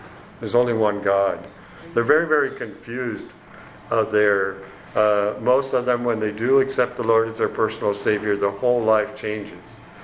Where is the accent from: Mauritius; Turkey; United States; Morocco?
Mauritius; We come from Mauritius, where the Hindus have 9,000 plus gods.